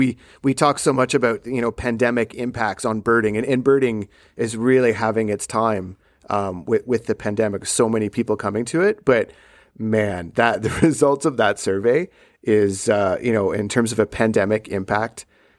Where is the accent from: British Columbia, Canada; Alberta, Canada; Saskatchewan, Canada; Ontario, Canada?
Ontario, Canada; Peterborough; I grew up in Peterborough, Ontario, and I spent a lot of time in Algonquin Park as a kid